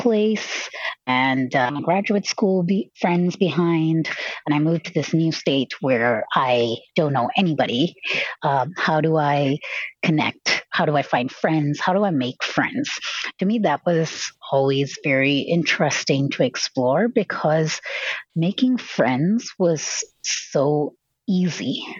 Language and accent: English; Chennai, Tamil Nadu, India; English is a second language; moved away as an adult; now in United States; I'm from Chennai, India. It's in South India. And that's where I did my schooling and I did my undergraduate in computer science and engineering.